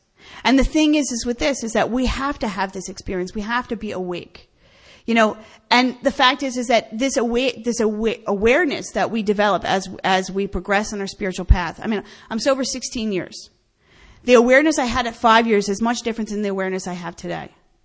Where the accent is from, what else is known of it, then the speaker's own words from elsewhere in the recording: New Jersey, United States; now in Pennsylvania, United States; I actually live in Pennsylvania now. I keep saying Jersey because that's where I grew up.